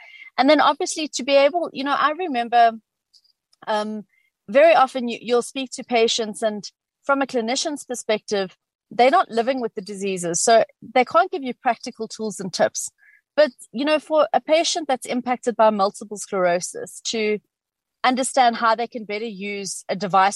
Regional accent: South Africa; And I also felt that as a South African living in almost a more developed part of Africa than many other countries

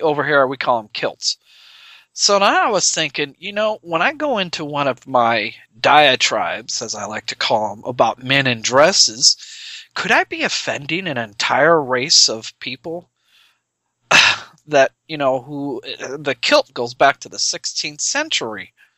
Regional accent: Nebraska, United States; from Nebraska.

